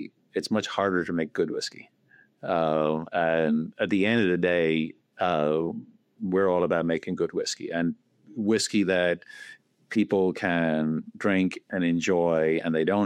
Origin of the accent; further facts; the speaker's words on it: Dublin, Leinster, Ireland; I'm Irish. I grew up in Dublin. I got my degree in chemical engineering there.